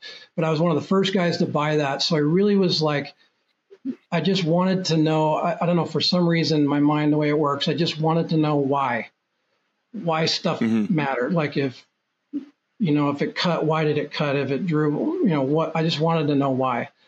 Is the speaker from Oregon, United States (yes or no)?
yes; Portland, Oregon, United States; I'm from Portland, Oregon.